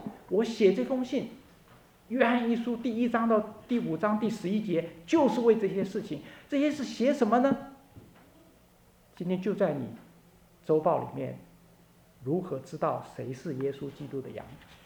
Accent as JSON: {"language": "Chinese", "country": "Taiwan", "tie": "born or raised there", "said": "我记得我小的时候在台湾，我很喜欢那时候初中呢在台湾也没有什么这个，也没有这个 Apple iPhone， 什么东西都没有。"}